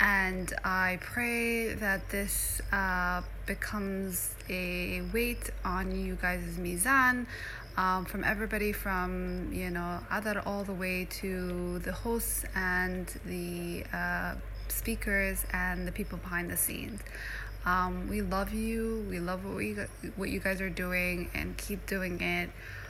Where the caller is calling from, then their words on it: Abu Dhabi, United Arab Emirates; I am a listener from Abu Dhabi, which is in the United Arab Emirates.